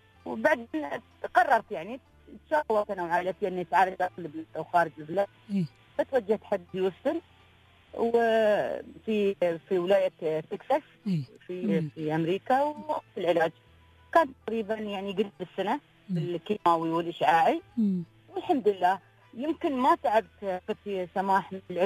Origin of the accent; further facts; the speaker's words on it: Dubai, United Arab Emirates; أنا من دبي.